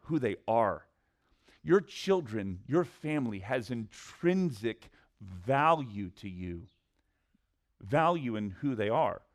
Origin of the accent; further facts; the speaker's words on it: Missouri, United States; Our family farms in Missouri, and I'm from Missouri, so I can call it